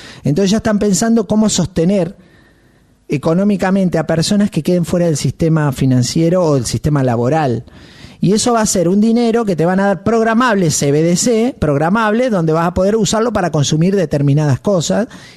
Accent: Argentina; Yo soy argentino, vivo en la Argentina

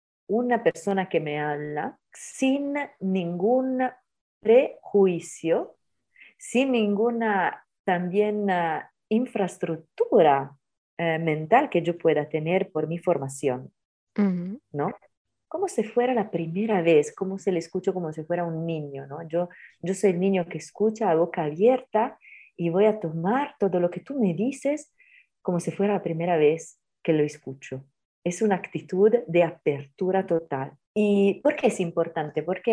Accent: Italy; Spanish is a second language; Como somos latinos o mediterráneos, porque yo por eso soy italiana

